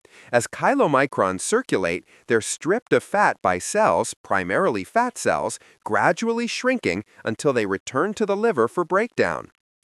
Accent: Scotland, United Kingdom; As a Scottish doctor, I witnessed my homeland achieve the dubious distinction of having the highest heart attack death rate worldwide.

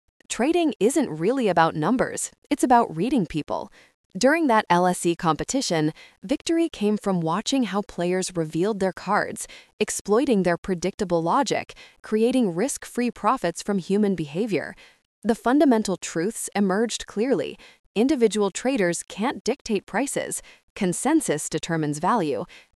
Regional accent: London, United Kingdom; Growing up in East London, those gleaming towers of Canary Wharf were visible from the street, close enough to see, impossible to reach.

